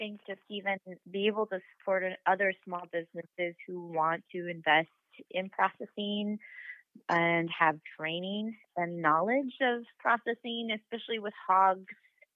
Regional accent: Minnesota, United States; No, I grew up southwest of the Twin Cities in Minnesota

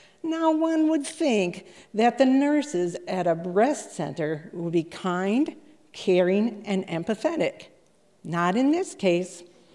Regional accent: Washburn, United States; I'm from Washburn

